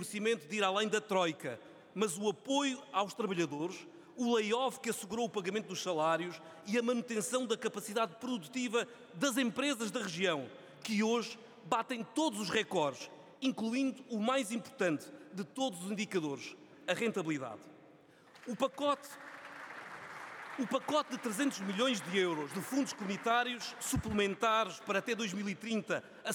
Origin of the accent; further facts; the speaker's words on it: Algarve, Portugal; dão-me a oportunidade de fazer aquilo que mais gosto, de falar da minha terra. O Algarve obteve em abril último a melhor taxa de ocupação hoteleira